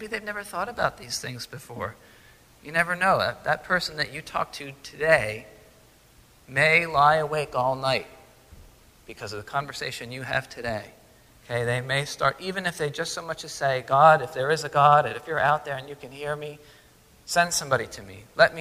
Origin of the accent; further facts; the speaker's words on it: New York, United States; I grew up in upstate New York.